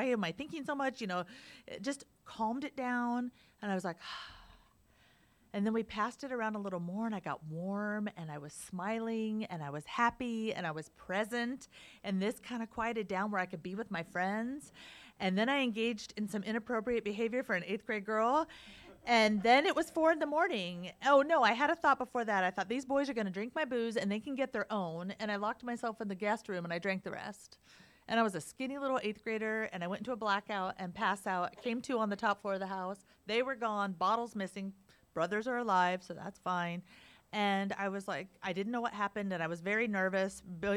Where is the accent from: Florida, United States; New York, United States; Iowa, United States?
Iowa, United States; I was born and raised in Iowa. I'm the oldest of three kids.